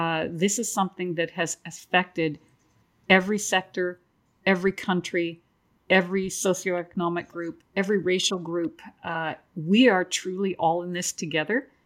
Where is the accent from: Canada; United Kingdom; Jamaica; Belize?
Canada; I'm from Canada. It's cold.